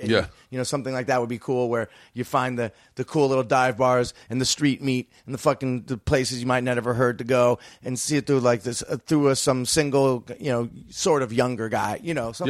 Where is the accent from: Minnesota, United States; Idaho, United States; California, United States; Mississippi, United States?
California, United States; San Francisco; Yeah, I grew up in San Big Bay Area fan.